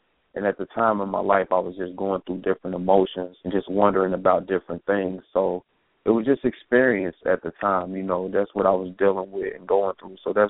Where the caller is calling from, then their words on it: Cincinnati, Ohio, United States; Going under chemist, coming from Cincinnati this afternoon, this evening.